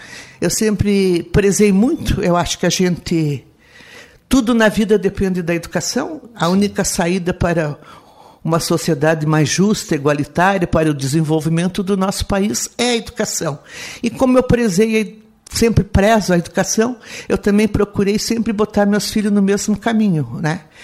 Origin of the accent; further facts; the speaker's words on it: Bom Jesus, Rio Grande do Sul, Brazil; now in Araranguá, Brazil; trabalhei 2 anos lá em São José dos Ausentes, que era do distrito de Bom Jesus, a minha cidade natal. Lá casei, conheci o Hamilton, casei e viemos morar em Araranguá.